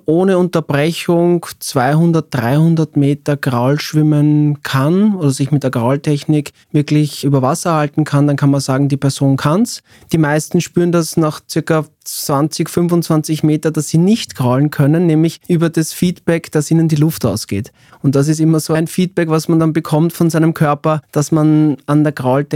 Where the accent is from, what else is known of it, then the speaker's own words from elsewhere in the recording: Austria; bei uns in Österreich